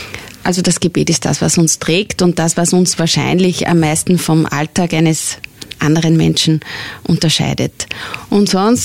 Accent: Kirchdorf, Upper Austria, Austria; now in Kirchberg am Wechsel, Austria; Ich bin aus Kirchdorf. Ich bin quasi von Kirchberg

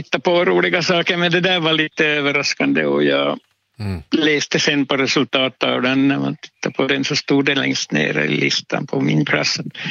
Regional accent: Finland; now in Sweden; jag kommer från Finland från början och kommer på senare år flytta över hit och fortsätta som orienterare här så mycket jag kan.

